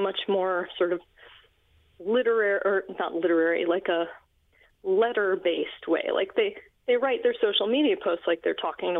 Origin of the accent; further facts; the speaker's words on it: Colorado, United States; I grew up in Colorado, and I have family all through the, you know, South Midland is what we call it in linguistics.